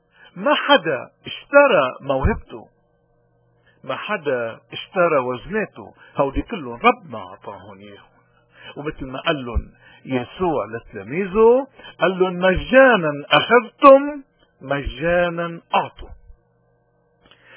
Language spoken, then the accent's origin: Arabic; Lebanon; شو بنقدر نحن كلبنانيين بالوضع اللي نحن فيه ناخد عبر من هالآيات المقدسة؟